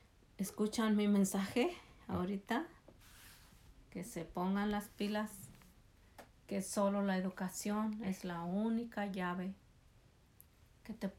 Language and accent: Spanish; Huaycali, Guerrero, Mexico; now in Chicago, United States; Yo soy de un lugar que se llama Huaycali, Guerrero. Municipio de General Canuto Neri. Guerrero, México es.